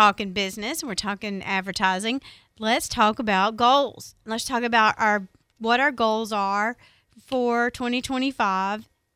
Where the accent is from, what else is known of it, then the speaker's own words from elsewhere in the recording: the South, United States; I'm from the South, and I've heard it all my life.